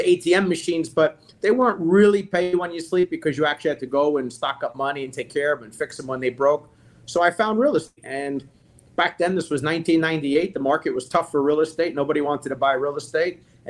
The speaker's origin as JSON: {"language": "English", "town": "Staten Island", "region": "New York", "country": "United States", "tie": "born there", "said": "So I was born in 1972 in Staten Island, New York."}